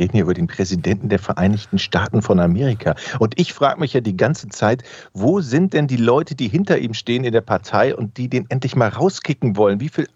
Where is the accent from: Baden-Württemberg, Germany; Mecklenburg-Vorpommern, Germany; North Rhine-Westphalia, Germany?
North Rhine-Westphalia, Germany; Düsseldorf; In meiner Heimatstadt Düsseldorf